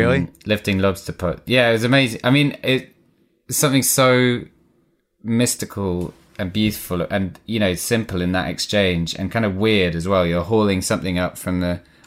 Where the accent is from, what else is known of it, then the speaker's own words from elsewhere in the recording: South Africa; born there; I was born in South Africa.